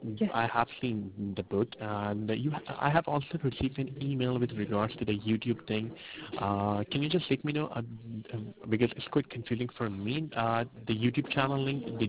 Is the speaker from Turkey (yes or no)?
yes; Turkey; I'm from Turkey. I completed my master's and bachelor's from New York University.